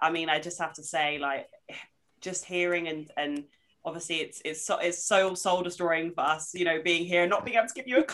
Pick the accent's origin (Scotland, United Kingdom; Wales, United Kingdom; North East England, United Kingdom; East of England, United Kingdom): East of England, United Kingdom; now in Cambridgeshire, United Kingdom; I grew up in Suffolk, so I wasn't in a big city. I was one of very few brown faces. I'm in Cambridgeshire now.